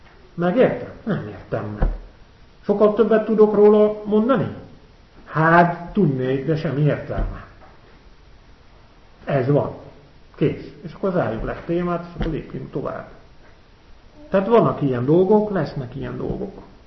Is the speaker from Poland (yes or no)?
no; Netherlands; Hungarian is a second language; Ez egy ilyen tipikus holland szokás.